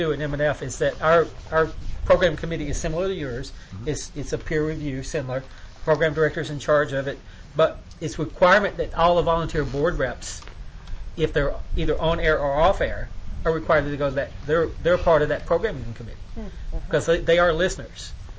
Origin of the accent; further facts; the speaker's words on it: Nashville, Tennessee, United States; And I grew up in Nashville, and I love country music.